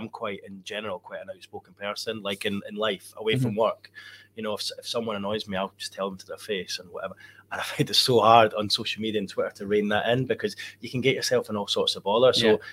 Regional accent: Scotland, United Kingdom; now in England; the fact that I'm from Scotland.

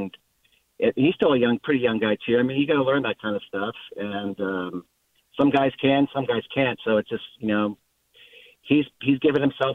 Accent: Pittsburgh, Pennsylvania, United States; I grew up in Pittsburgh, and I was fortunate enough to be able to watch Roberto Clemente play.

